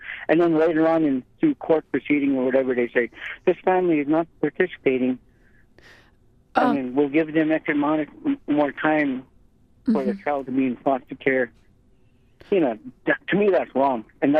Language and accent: English; Bethel, Alaska, United States; to get it transferred here the case transferred to Bethel because we're from Bethel.